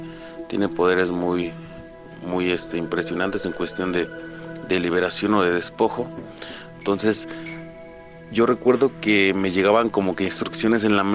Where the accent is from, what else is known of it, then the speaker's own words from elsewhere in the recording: Toluca, State of Mexico, Mexico; Yo soy de Toluca, Estado de México.